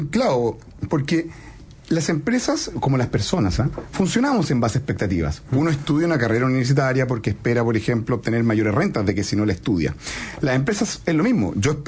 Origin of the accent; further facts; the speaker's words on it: Chile; Acá somos chilenos ayudándonos a chilenos